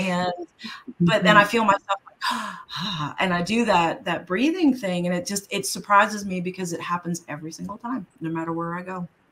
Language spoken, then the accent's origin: English; New York City, New York, United States; Like even growing up in New York, I mean, I grew up in Washington Square Park, you know, and that has like little patches of grass and trees.